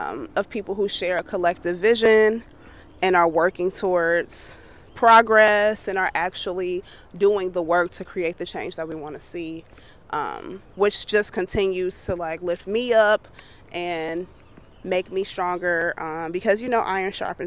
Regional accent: Chicago, Illinois, United States; I am from Chicago, born and raised, Southside, born and raised.

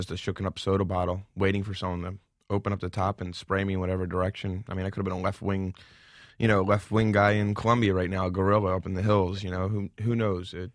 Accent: Philadelphia, Pennsylvania, United States; talking to me about growing up in Philly

